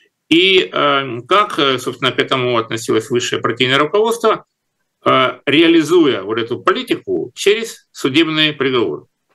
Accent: Rostov-on-Don, Rostov Oblast, Russia; ну, скажем, в моем родном городе Ростове

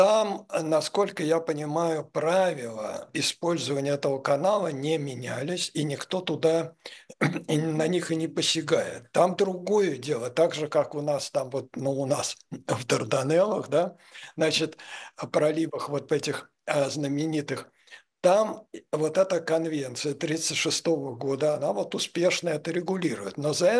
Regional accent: Russia; нам это легче всего, потому что мы из России, там связаны с Россией

